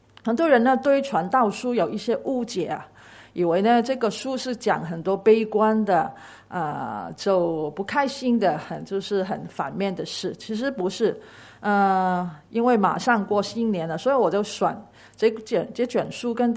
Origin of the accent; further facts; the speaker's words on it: Hong Kong